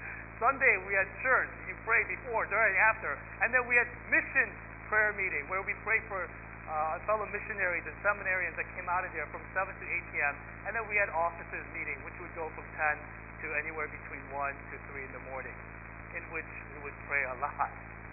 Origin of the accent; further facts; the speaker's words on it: United States; a lot of us growing up in American evangelical churches lack. And one of the things that I am very thankful for, especially for my Korean Christian heritage, is this tradition of prayer.